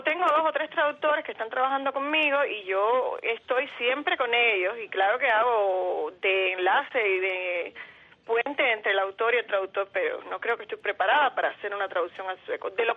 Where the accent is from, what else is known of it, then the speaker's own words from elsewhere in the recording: Mariel, Artemisa, Cuba; mi infancia entre barcos, allí en aquel pueblecito de Mariel donde yo nací, mis primos pescando, los barcos abandonados, la vida esa total marítima